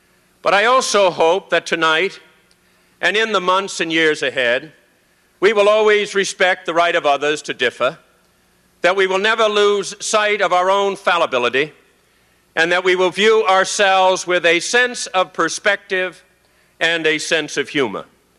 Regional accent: United States; I am an American and a Catholic. I love my country and treasure my faith.

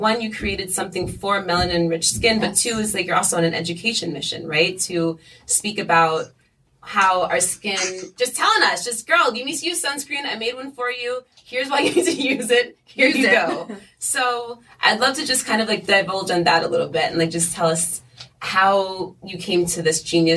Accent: United States; I grew up on the Delaware River, and so we are always in the sun. I grew up in the country, girl.

